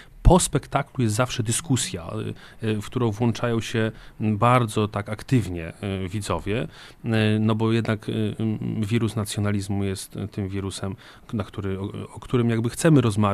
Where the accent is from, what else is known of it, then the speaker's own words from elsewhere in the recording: Zwierzyniec, Lublin Voivodeship, Poland; sam pochodzę ze Zwierzyńca i Zamość jest mi bardzo bliskim miastem